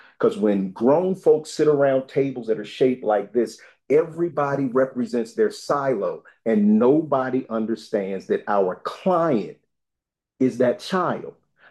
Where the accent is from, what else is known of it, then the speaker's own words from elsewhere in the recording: Wilmington, Delaware, United States; And I grew up in the Brandywine School District. I grew up in Wilmington Public Schools that then became the Brandywine School District.